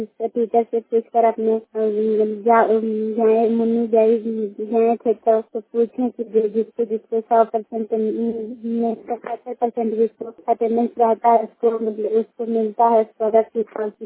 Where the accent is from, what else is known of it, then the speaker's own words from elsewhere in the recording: Kalyanpur, Bihar, India; घर कल्याणपुर वाली बेलसी पंचायत प्रखंड चंडी से निवासी हूँ।